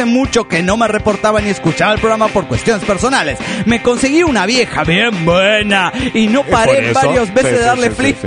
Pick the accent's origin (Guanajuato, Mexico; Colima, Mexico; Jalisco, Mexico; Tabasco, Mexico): Tabasco, Mexico; Villahermosa; now in Mexico City, Mexico; Bueno, digo de Villahermosa porque ahora en Semana Santa estoy en Villahermosa, mi tierra natal. Aunque últimamente estoy chambeando y todo en el DF, ¿no?